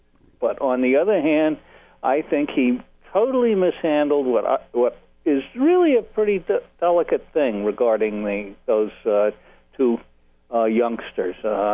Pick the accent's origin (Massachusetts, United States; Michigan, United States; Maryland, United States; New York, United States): New York, United States; as a New Yorker, I could really tell you stuff about him you wouldn't want to hear.